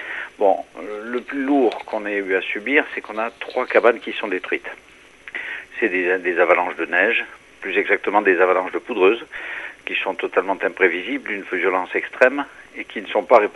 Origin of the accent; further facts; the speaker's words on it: Nouvelle-Aquitaine, France; On a 150 estives chez nous, en Béarn.